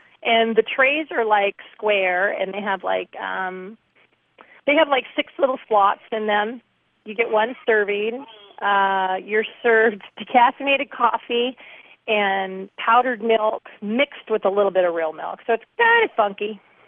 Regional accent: Seattle, Washington, United States; now in Sandpoint, United States; I grew up in Seattle. I haven't been on freeways in a long time.

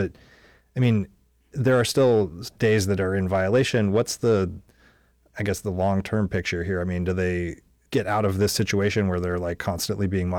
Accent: Fairbanks, Alaska, United States; I guess this is the part where I have to admit publicly that I'm from Fairbanks.

